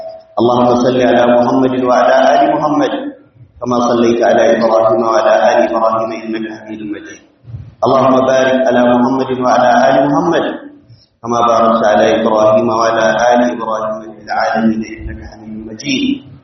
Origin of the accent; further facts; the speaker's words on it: Nigeria; اللهم اجعل بلدنا نيجيريا آمنا